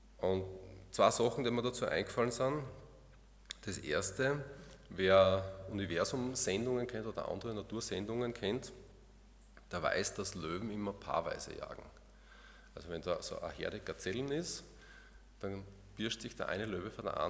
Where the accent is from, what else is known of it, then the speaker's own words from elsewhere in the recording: Austria; Wir als Österreicher bilden uns ja sehr viel darauf ein, dass Österreich neutral ist.